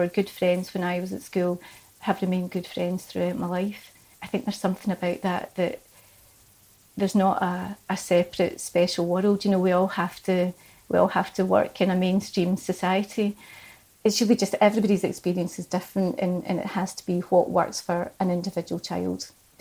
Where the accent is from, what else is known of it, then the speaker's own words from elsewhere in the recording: Troon, Scotland, United Kingdom; So I was from Troon, and I moved back to Troon when my son was quite young.